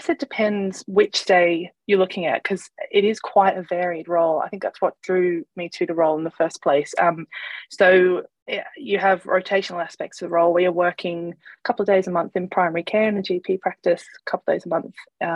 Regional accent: Australia; moved away as an adult; now in London, United Kingdom; So I'm originally from Australia.

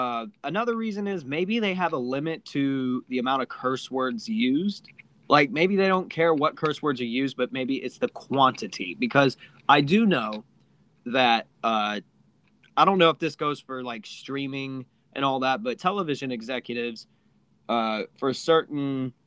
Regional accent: West Virginia, United States; I can talk about this because I'm from West Virginia, and we get that all the time, you know, hillbillies

